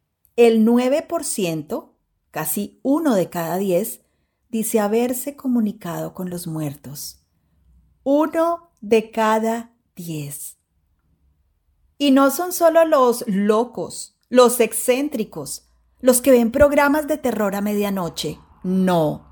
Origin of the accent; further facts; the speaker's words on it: Colombia; now in London, United Kingdom; yo, como buena colombiana escéptica que creció entre historias de La Llorona y el Mohán